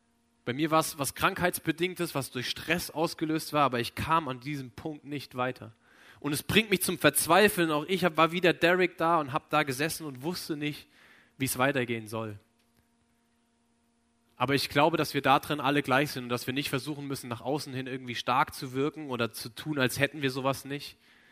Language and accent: German; Kröffelbach, Hesse, Germany; ich bin aufgewachsen in Kröffelbach, kleines Kaff, irgendwo in Hessen. Und da ist es so, zweimal am Tag fährt ein Bus, wenn du irgendwo in eine Stadt kommen willst, wo irgendwas abgeht.